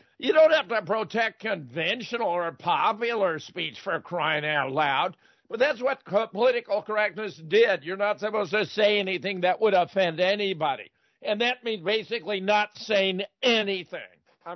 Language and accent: English; Pasadena, California, United States; born there; also born or lived in Glendale; I was born in Pasadena, and at one point lived in Glendale.